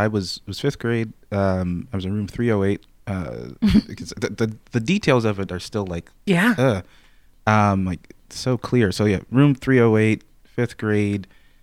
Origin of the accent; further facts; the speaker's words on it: Brooklyn, New York, United States; And it's funny because I'm also from Brooklyn, but from a different part.